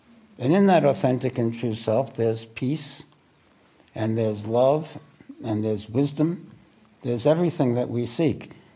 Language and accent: English; New York City, New York, United States; I grew up in Williamsburg, Brooklyn, which is the center of Hasidism.